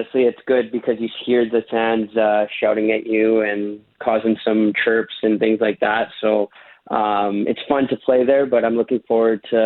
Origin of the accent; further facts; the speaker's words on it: Canada; No, I want to play as Canada. Come on.